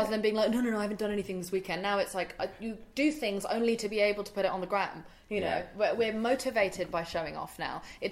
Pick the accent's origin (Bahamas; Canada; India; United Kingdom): India; because I'm from India